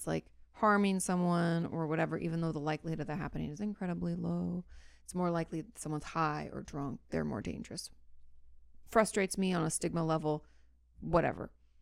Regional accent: Washington, United States; I mean, I grew up in the Mecca, like in Washington State.

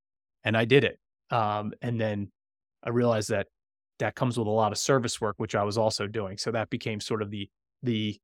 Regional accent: Delaware, United States; That's right. Very boring. I've never left. Grew up here. And most people, when they say hear I'm from Delaware, they always say, oh, I drove through there once.

